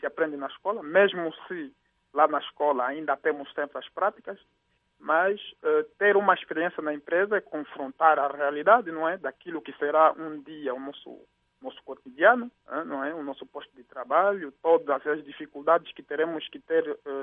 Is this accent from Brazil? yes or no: no; Angola; Como angolanos, acho que é muito importante seguirmos esse programa